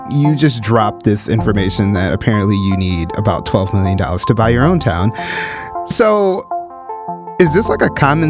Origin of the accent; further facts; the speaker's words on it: Midwest, United States; because I am from the Midwest and, you know, the Rust Belt is very close.